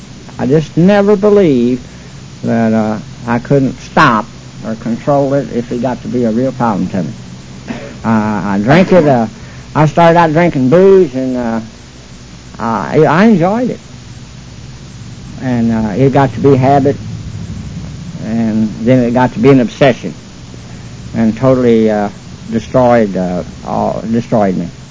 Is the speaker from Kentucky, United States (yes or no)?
yes; Kentucky, United States; I'm from Kentucky, where they make bourbon whiskey, and I love it.